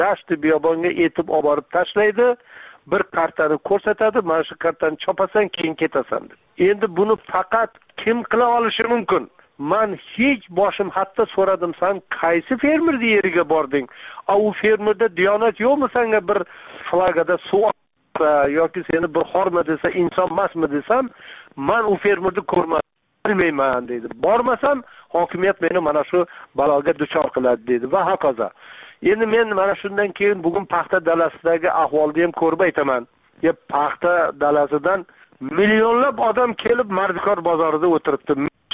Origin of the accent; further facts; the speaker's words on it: Jizzakh, Jizzakh Region, Uzbekistan; men o'zim tug'ilib o'sgan Jizzax tumanini Malgizor tol etaklarida o'zim bolaligim o'tgan, o'zim tug'ilgan qishloqlarda ancha vaqt yurishimga to'g'ri keldi.